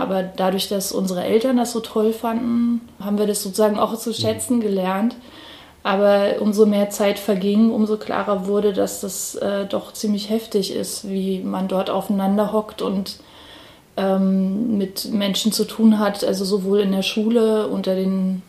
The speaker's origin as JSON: {"language": "German", "town": "Halle", "region": "Saxony-Anhalt", "country": "Germany", "tie": "born or raised there", "said": "also ich bin selber tatsächlich auch in Halle aufgewachsen, auf der Silberhöhe, also ein ziemlich prekäres Fleckchen, ziemlich abgeschottet von der eigentlichen Stadt"}